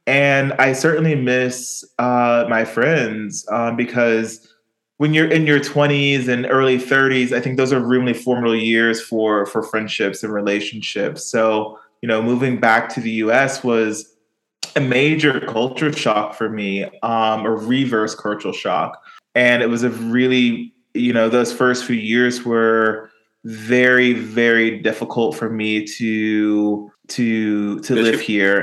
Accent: United States; I'm existing in this place, I'm thriving professionally and personally, and I'm an American, right?

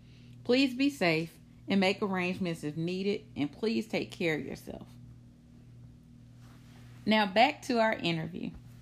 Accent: Mississippi, United States; my home state, Mississippi, is going through a lot of flooding at this time.

